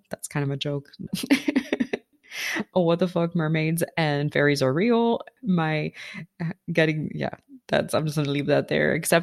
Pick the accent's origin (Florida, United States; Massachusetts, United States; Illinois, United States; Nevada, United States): Florida, United States; Miami; You know, I grew up in Miami and I was a little bit hood.